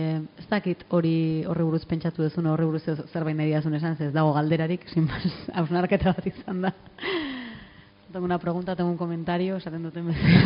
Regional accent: Elgoibar, Basque Country, Spain; Elgoi Barkoa naiz

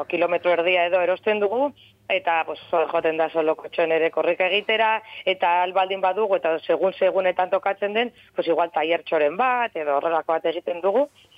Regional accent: Portugalete, Basque Country, Spain; ni beti da ni Portugaletekoa naiz

